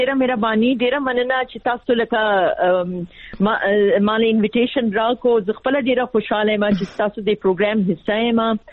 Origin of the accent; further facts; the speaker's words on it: Peshawar, Khyber Pakhtunkhwa, Pakistan; also born or lived in Bajaur; زما خو پیدائش دلته د پېښور دی. زه بیسیکلی د باجوړ یم. خو پیدائش پېښور دی. تعلیم هم دلته و. موږ به دلته پاتې شوي یو. او زما سکولینګ نرسری سکولینګ کالج هر څه ما دلته پېښور کې کړی دی.